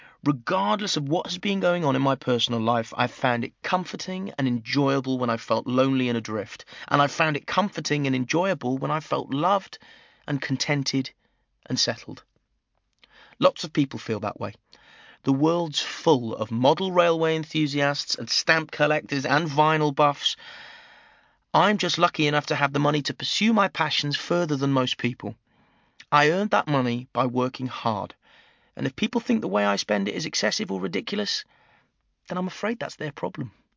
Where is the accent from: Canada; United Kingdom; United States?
United Kingdom; Pinner, London; When I think of growing up in Pinner, I think of the shops.